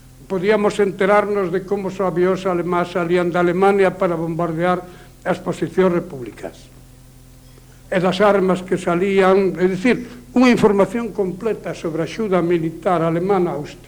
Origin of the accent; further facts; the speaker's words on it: Galicia, Spain; moved away as an adult; also born or lived in Switzerland / France; eu me trasladei a París, e como bon galego, o camiño da América era inevitable. Non quixen ir a América Española porque cuidaba que o mellor me tiña que exilar de novo de calquera daqueles país. Escollín América do Norte